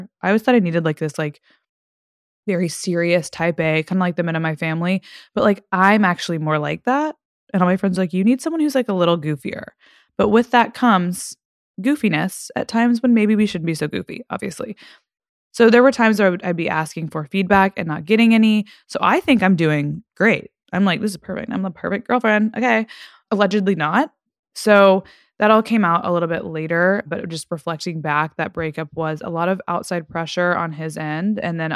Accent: Fort Worth, Texas, United States; because I'm from Texas. It's close to my hometown in Fort Worth.

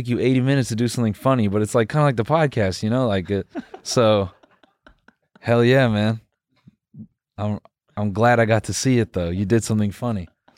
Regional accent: Benson, North Carolina, United States; I am from Raleigh. I'm just playing, man. I'm from Benson.

